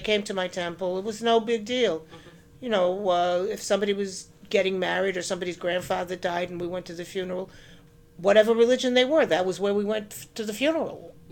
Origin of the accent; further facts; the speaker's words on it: Brookline, Massachusetts, United States; That's where the rich people live. I grew up in North Brookline, in Brookline Village.